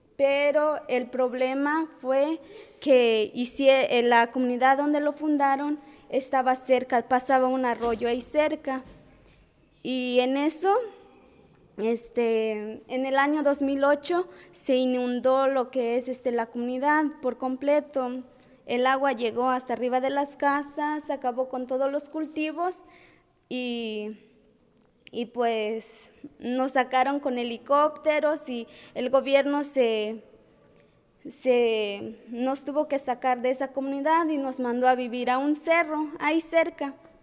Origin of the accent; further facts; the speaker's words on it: Ocozocoautla, Chiapas, Mexico; first language Tzotzil; Spanish is a second language; provengo de la comunidad del Aguacero, municipio de Ocosocuautla, Chiapas. La idioma que yo hablo es el tzotzil